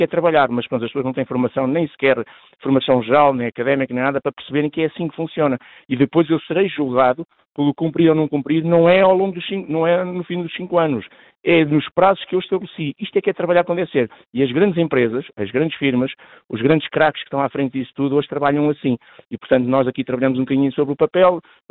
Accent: Mafra, Lisbon, Portugal; a minha terra é a mesma coisa, até às eleições alcatroaram a zona de Mafra toda, e agora que se aproximam os europeus, começaram a alcatroar a Alcaínça, por incrível que pareça, portanto, que é mesmo na minha casa.

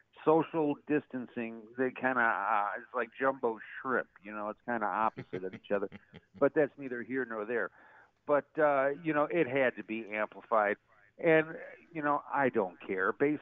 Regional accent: Chicago, Illinois, United States; You know, growing up in Chicago, you know, yes, I'm a Cubs fan, but I went to a lot more Sox games than I did Cubs games

